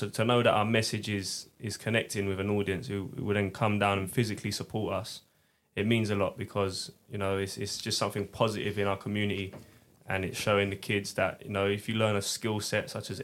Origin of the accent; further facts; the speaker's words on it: Lewisham, London, United Kingdom; We're from Lewisham, Bromley. It's all the same kind of thing, really.